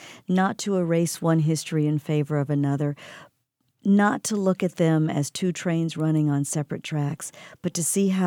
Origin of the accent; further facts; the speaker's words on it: Mississippi, United States; particularly my home state, Mississippi.